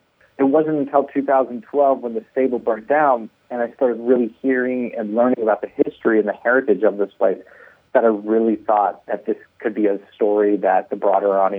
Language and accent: English; California, United States; I grew up in Northern California, and I just knew and understood South LA as a place that you don't want to go.